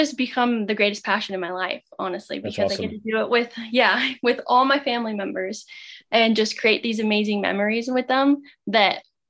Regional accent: Wyoming, United States; So I was born in Wyoming, raised in Wyoming, and my grandpa was actually an outfitter.

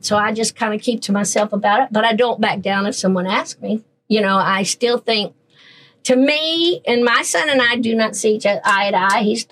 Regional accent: Nashville, Tennessee, United States; I come from Nashville, Tennessee. There's a honky tonk on every corner.

